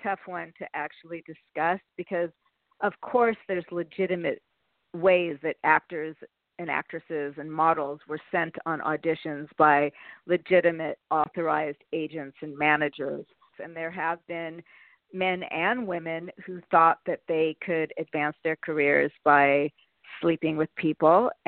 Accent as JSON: {"language": "English", "town": "Palm Springs", "region": "California", "country": "United States", "tie": "born or raised there", "said": "because I grew up in Palm Springs."}